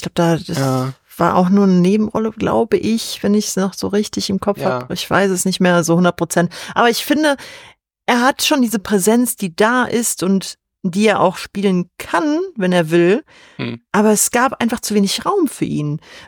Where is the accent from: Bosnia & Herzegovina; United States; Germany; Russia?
Bosnia & Herzegovina; ich komme ja aus Bosnien